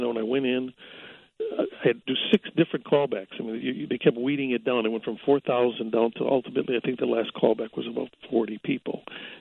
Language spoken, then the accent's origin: English; Chicago, Illinois, United States; growing up in the West Side of Chicago was very much similar to growing up in the West Side of New York.